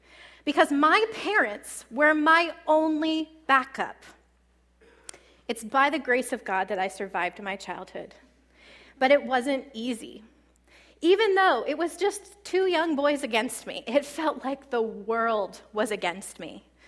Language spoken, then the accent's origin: English; Ohio, United States; I grew up in Ohio, so we didn't have kale either.